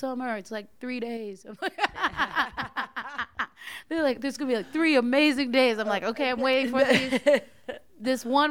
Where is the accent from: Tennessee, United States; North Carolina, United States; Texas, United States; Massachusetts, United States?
North Carolina, United States; Goldsboro; I was brought up in North Carolina.